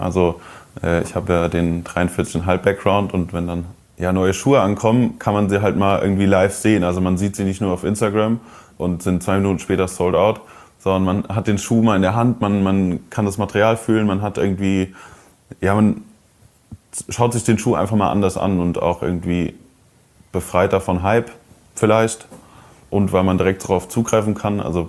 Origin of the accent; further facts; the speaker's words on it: Koblenz, Rhineland-Palatinate, Germany; Also ich habe früher noch in meiner Heimatstadt Koblenz gewohnt.